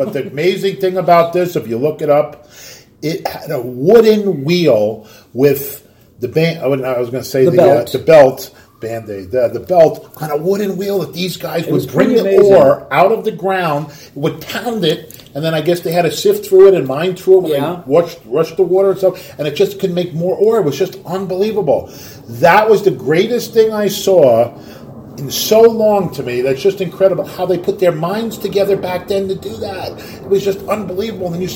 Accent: New Jersey, United States; Growing up in New Jersey, we used to have a place in Netcong, New Jersey called Wild West City.

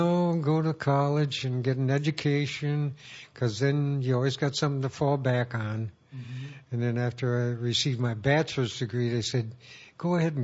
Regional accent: Oshkosh, Wisconsin, United States; born there; Well, I was actually born in Wisconsin in Oshkosh.

